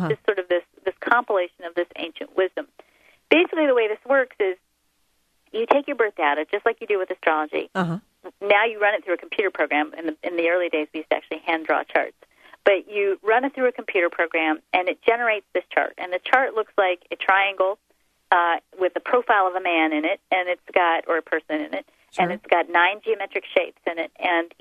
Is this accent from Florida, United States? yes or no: no; Texas, United States; now in Sedona, United States; Just I'll speak really fast because I'm a Texan. I'll cram it all in.